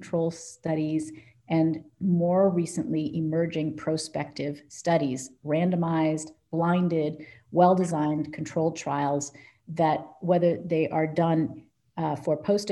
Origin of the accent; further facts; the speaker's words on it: Haiti; I took hydroxychloroquine all the time as a child growing up in Haiti for malaria prophylaxis.